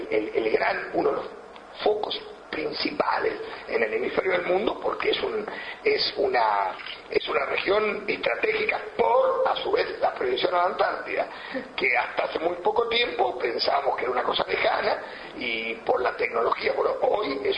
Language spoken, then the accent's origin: Spanish; Argentina; El día que nosotros, como argentinos, tengamos una política de Estado en materia internacional